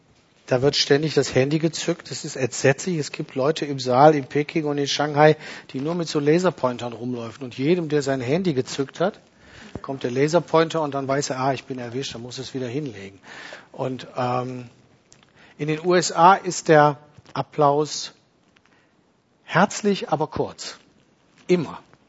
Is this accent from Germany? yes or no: yes; Düsseldorf, North Rhine-Westphalia, Germany; Ich bin groß geworden in Düsseldorf.